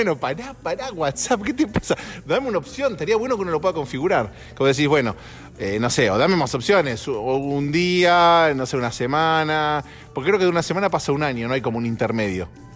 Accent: Argentina; now in Los Angeles, United States; somos todos los argentinos varones que estamos acá

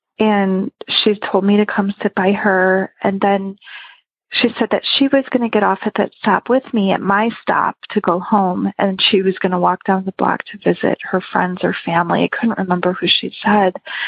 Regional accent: Chicago, Illinois, United States; when I was a young girl growing up in Chicago. So I lived in the city of Chicago

